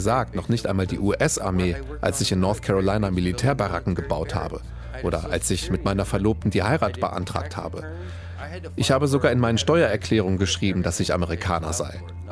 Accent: Germany; now in United States; In der Highschool habe ich ein paar Mal gesagt, ich bin Deutscher.

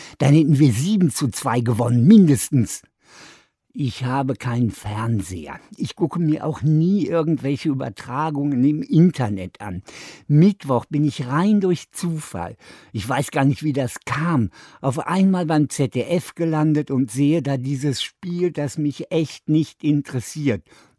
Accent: Bochum, North Rhine-Westphalia, Germany; Ich komme nämlich aus Bochum.

